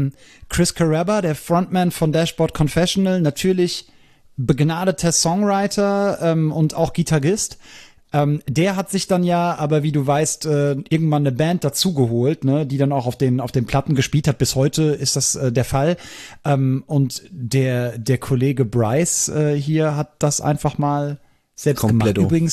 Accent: Hesse, Germany; Wir kommen aus Hessen beide.

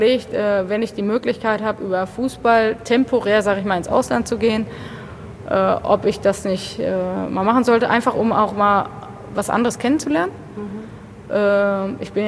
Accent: Bochum, North Rhine-Westphalia, Germany; Ich meine, ich bin in Bochum geboren. Ich habe auch noch nicht so viel wohnlich nicht so viel anderes gesehen. Ich bin tatsächlich auch immer in meinem Viertel so ein bisschen geblieben, auch wohnhaft.

